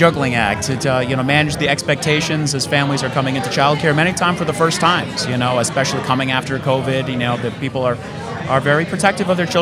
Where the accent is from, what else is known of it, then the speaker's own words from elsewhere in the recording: Scarsdale, New York, United States; I was born and raised in Scarsdale